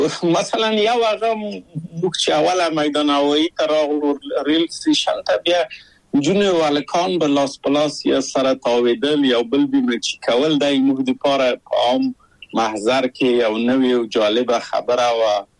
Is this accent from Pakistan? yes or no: no; Kabul, Afghanistan; moved away; زه له کابل ته یو دولتي بورس چکسلواکیا ته راغلم.